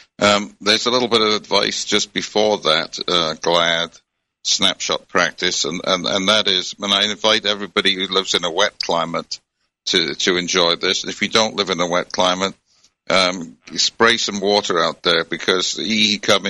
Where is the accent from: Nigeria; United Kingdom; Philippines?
United Kingdom; Wales; I remember growing up in Wales back in the 50s and 60s.